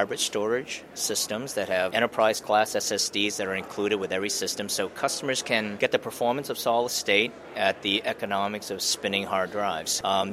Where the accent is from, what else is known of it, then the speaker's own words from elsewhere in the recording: Boston, Massachusetts, United States; You know, growing up in Boston